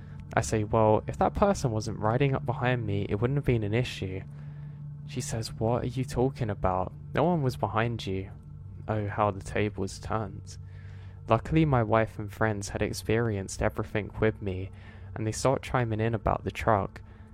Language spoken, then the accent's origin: English; California, United States; I grew up in Orange County, CA, but there were some real wild areas around us, believe it or not.